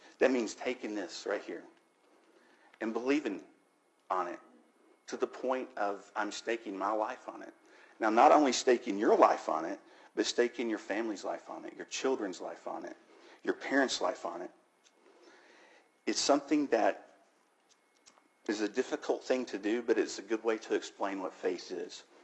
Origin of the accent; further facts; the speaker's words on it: United States; You know, I'm an American, and I understand the fear